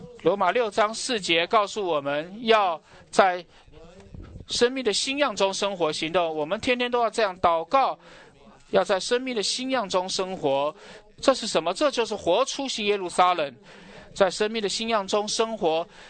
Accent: United States; Chinese is a second language; 我是从美国来

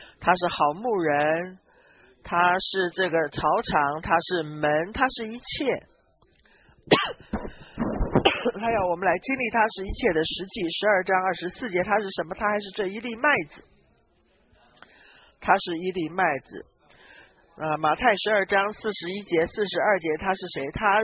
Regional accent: Pittsburgh, Pennsylvania, United States; now in Philadelphia, United States; 我是在匹兹堡长大的，但是我现在在费城，但是都不重要

